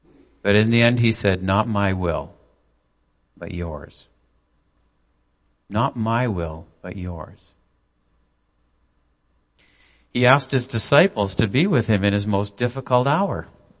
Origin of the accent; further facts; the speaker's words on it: London, Ontario, Canada; born there; I was born in London, Ontario. Nice house, quiet street, two older brothers, stable family, parents who were together for my whole life.